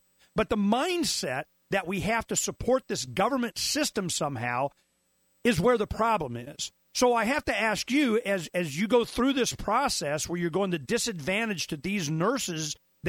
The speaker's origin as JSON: {"language": "English", "region": "the South", "country": "United States", "tie": "born or raised there", "said": "is I grew up in the South. My father had a business in the South"}